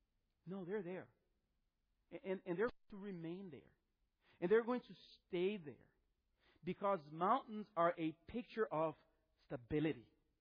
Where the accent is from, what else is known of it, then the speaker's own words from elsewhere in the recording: Florida, United States; Now, we're from Florida, right? So, we don't have mountains. If you see a mountain in Florida, beware.